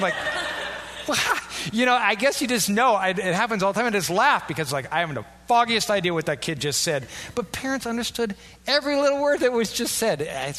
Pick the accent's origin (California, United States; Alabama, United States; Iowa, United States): Iowa, United States; And, of course, I'm from Iowa.